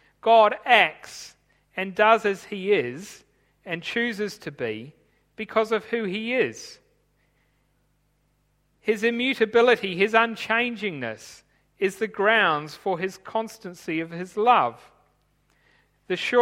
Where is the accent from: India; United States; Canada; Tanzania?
Tanzania; When I grew up in Tanzania